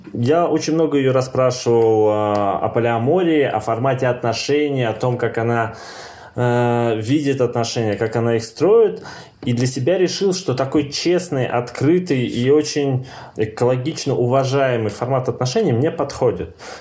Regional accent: Siberia, Russia; Я сам из Сибири, соответственно, мое воспитание было такое очень патриархально-классическое.

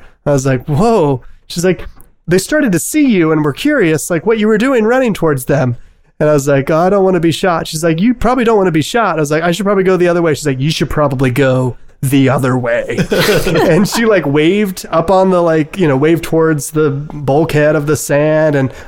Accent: Virginia Beach, Virginia, United States; So, like, I grew up in Virginia Beach, you know, right there on the coast.

